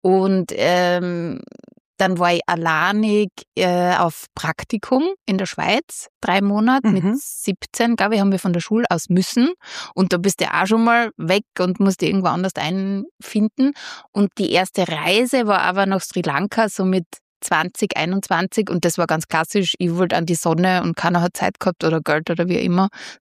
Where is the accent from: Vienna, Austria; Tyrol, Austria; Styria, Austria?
Styria, Austria; accent: Styrian; Ich komme aus der Steiermark, wie man hört